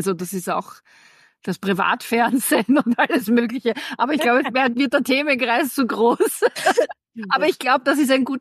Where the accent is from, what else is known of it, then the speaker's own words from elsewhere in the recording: Vienna, Austria; wenn ich das jetzt als Wienerin sagen darf